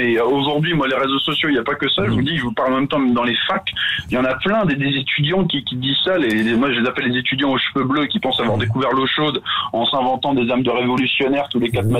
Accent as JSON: {"language": "French", "country": "France", "said": "je suis français au plus profond de mes os"}